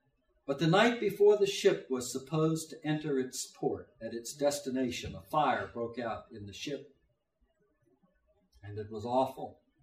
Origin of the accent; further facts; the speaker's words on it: Reedsville, United States; I was brought up over here in Reedsville